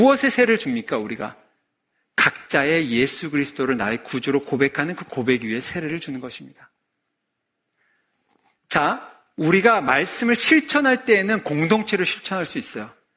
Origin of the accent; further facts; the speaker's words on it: Argentina; moved away; 제가 아르헨티나에서 자랐습니다. 그러니까 한 곳에 태어나서 8살 때 아르헨티나를 갔죠. 제가 갔던 연도가 86년도였습니다.